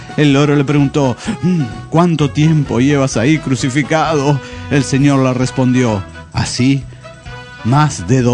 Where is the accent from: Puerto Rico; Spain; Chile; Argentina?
Argentina; Río Colorado, Río Negro; de Río Colorado, Río Negro, Argentina.